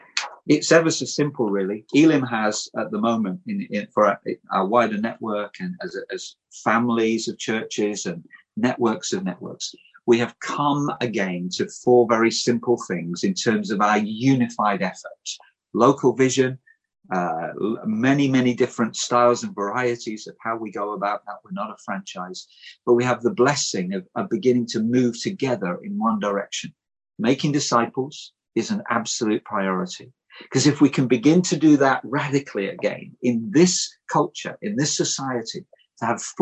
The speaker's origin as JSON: {"language": "English", "region": "England", "country": "United Kingdom", "lives_now": "Wales", "said": "I'm living in Wales as an English missionary with a Welsh daughter"}